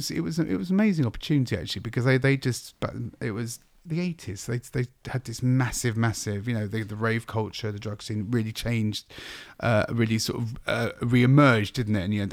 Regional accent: London, United Kingdom; I know that I'm a proper Londoner. So I was born in King's Cross.

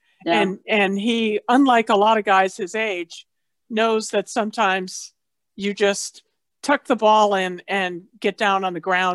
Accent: New England, United States; I'm from New England and I remember when the Patriots were just awful.

